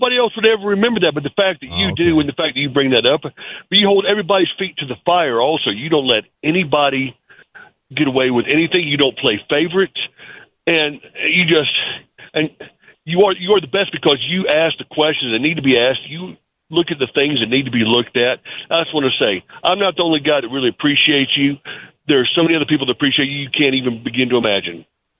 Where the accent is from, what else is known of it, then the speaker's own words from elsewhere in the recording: Southeast, United States; And so I appreciate that, because I'm from the Southeast, I have to admit.